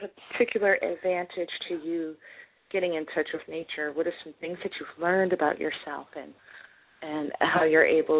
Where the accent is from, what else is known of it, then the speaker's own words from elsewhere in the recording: Washington, District of Columbia, United States; I grew up in Southeast, Anacostia.